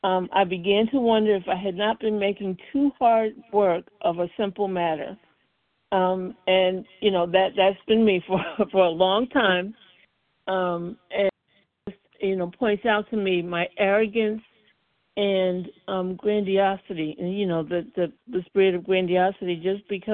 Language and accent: English; Connecticut, United States; I'm from Connecticut.